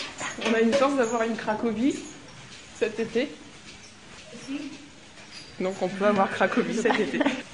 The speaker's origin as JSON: {"language": "French", "region": "Hauts-de-France", "country": "France", "said": "Non, je suis originaire de Picardie."}